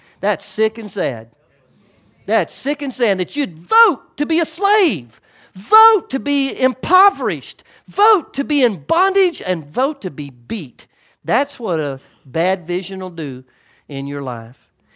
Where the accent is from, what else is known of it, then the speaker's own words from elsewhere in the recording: United States; and I'm an American, but I'm in the kingdom first. I love my country, but I love the kingdom more.